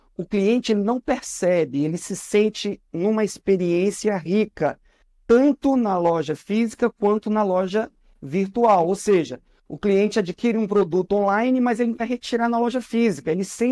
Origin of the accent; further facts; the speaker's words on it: Pará, Brazil; now in São Paulo, Brazil; Porque quando eu cheguei aqui em São Paulo em 2008, para quem não sabe, eu sou do Pará, né? Vim para cá em 2008